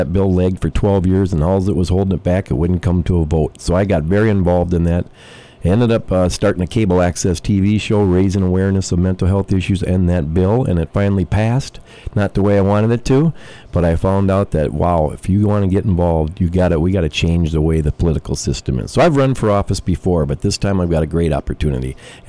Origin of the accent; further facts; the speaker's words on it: Richfield, United States; I grew up Democrat in Richfield. We were a very blue town, you know, working class, though, the average working class.